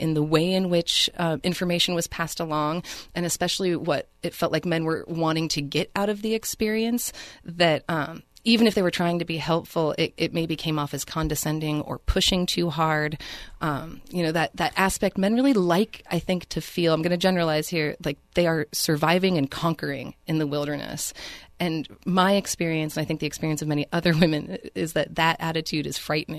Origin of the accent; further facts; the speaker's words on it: Portland, Oregon, United States; I grew up in Oregon, so And I grew up in Portland, so I grew up in that sort of urban wilderness dichotomy of being from Portland.